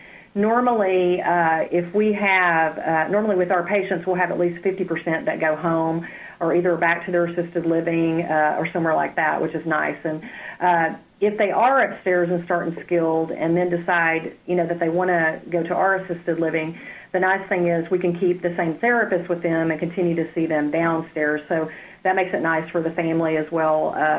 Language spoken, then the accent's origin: English; Garland, Texas, United States; now in Dallas, United States; I'm originally from Garland, Texas, and I basically born and raised there. Now I'm living in Dallas.